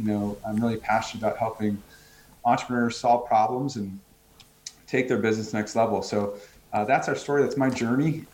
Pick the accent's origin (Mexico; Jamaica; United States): United States; now in Australia; I'm American, grew up in America, but I've spent a lot of time around the world